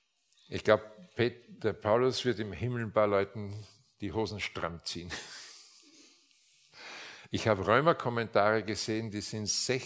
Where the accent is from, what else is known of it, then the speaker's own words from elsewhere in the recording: Linz, Upper Austria, Austria; ich komme aus Linz, Linz an der Donau. Das war eine Stadt, die hat jahrzehntelang mieseste Umweltwerte gehabt.